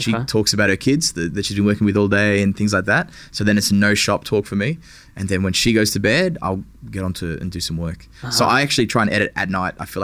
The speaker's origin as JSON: {"language": "English", "town": "Frankston", "region": "Victoria", "country": "Australia", "tie": "born or raised there", "said": "Oh, I grew up in Frankston."}